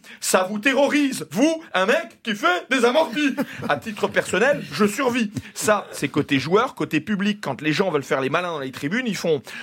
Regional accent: Corsica, France; J'ai grandi en Corse. Tout le monde est excité en permanence.

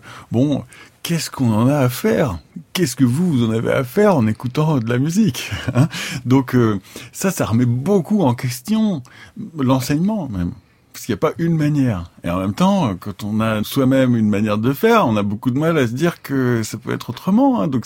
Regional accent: France; je suis français

